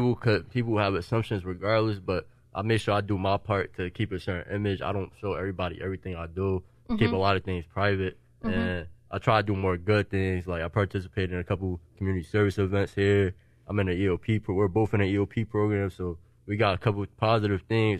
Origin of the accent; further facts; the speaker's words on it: Newark, New Jersey, United States; I dealt with some of the similar stereotypes. I'm from Newark. So it's kind of like the same reputation and it's more up north.